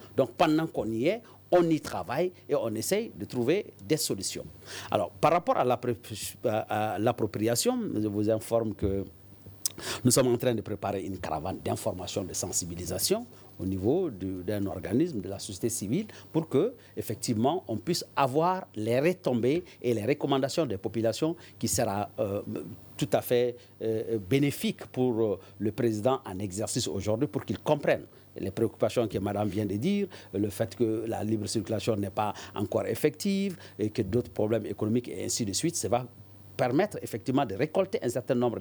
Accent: Mali; Et pourtant, je suis chez moi, au Mali

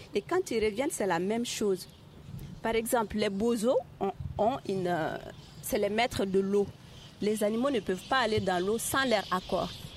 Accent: Mopti, Mali; Moi, je viens de Mopti. Et Mopti est un carrefour où se rencontrent tous les Maliens.

